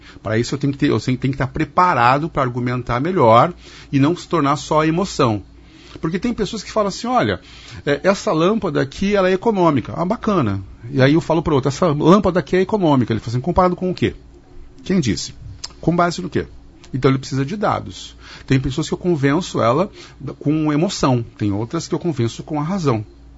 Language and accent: Portuguese; Curitiba, Paraná, Brazil; now in Maringá, Brazil; Eu sou curitibano. Moro há 10 anos em Maringá.